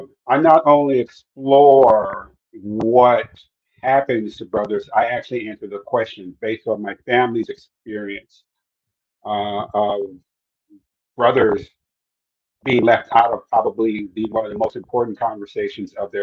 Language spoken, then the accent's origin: English; Los Angeles, California, United States; In 1971, my family, we were very poor. I grew up in South Central LA. I went to 11 grade schools before I graduated high school.